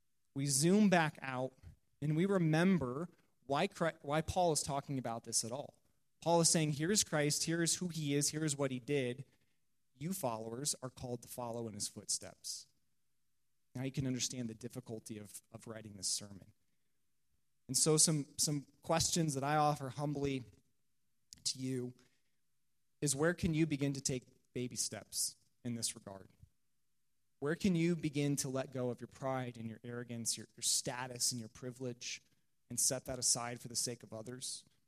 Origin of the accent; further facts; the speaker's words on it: Fort Wayne, Indiana, United States; I am from Indiana. I am from Fort Wayne, Indiana. I'm from a suburb of Fort Wayne, Indiana, and it is predominantly white, upper middle class.